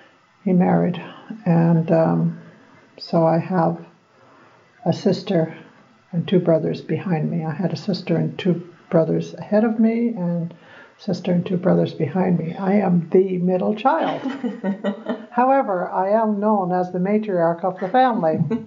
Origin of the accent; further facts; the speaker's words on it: Belle Isle, Newfoundland and Labrador, Canada; born there; I was born on Belle Island, Newfoundland.